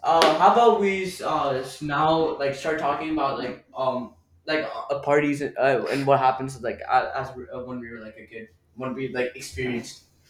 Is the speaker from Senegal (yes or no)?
no; Rajasthan, India; I'm from Rajasthan. I speak Marathi and Hindi.